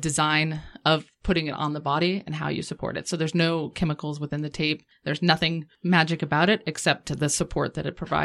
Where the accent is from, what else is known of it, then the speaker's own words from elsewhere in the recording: West Hills, California, United States; also born or lived in San Francisco; I was born in San Fernando Valley. I was raised in West Hills. I went to El Camino High School.